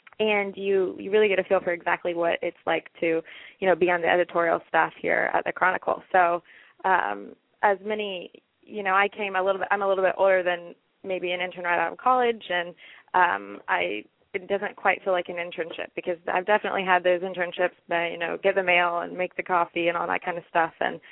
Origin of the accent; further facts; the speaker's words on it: Lexington, Kentucky, United States; now in Middleburg, United States; I am. I grew up in Lexington. Both my parents still live there. I went to the University of Kentucky, and I just moved up here to Middleburg for the internship in January.